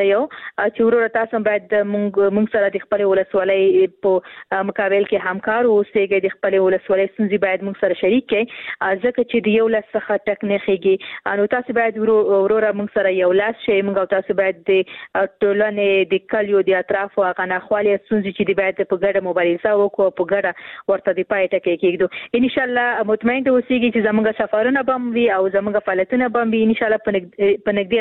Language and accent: Pashto; Khost, Afghanistan; ورور زه هم د خوست یم